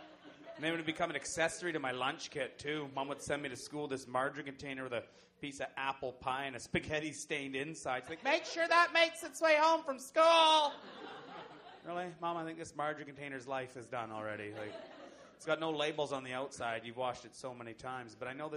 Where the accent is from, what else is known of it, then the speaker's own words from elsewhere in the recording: Saskatchewan, Canada; I'm from Saskatchewan. I can't believe I'm not bigger. And people get on you when you're from Saskatchewan.